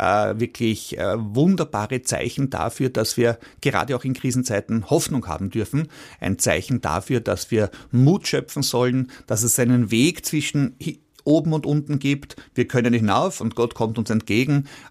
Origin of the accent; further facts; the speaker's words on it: Vienna, Austria; so behaupten wir es halt zumindest als Stephaner und als Wiener.